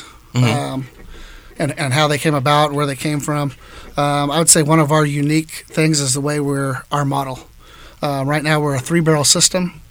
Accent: Reseda, California, United States; I mean, I'm born and raised Reseda.

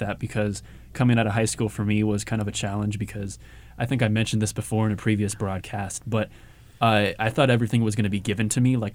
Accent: Northridge, California, United States; Yeah, I'm from Northridge, you know, really.

